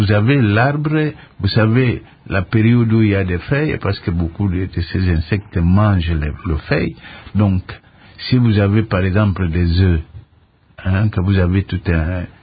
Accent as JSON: {"language": "French", "country": "DR Congo", "said": "C'est comme nous. Il y en a qui, nous sommes tous des Congolais, mais vous allez à Kananga, vous allez manger les fumbois, les foufous, vous arrivez dans le bas Congo."}